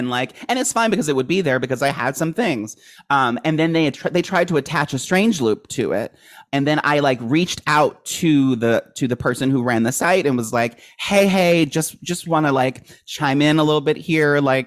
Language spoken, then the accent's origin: English; Maryland, United States; I grew up in Maryland.